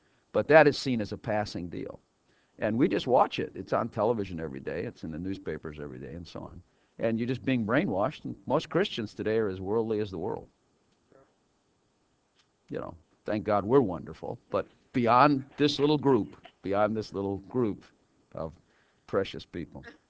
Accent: Chicago, Illinois, United States; Come on, he's from Chicago. I'm from Chicago. That's exactly the way it is.

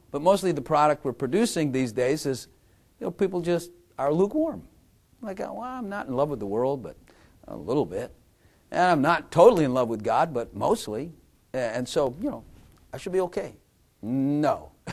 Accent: the South, United States; You know, we're from the South. And we still believe in Jesus

